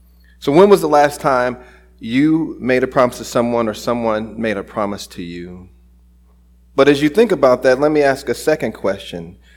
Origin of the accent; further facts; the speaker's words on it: St. Louis, Missouri, United States; When I grew up, or where I grew up in North St. Louis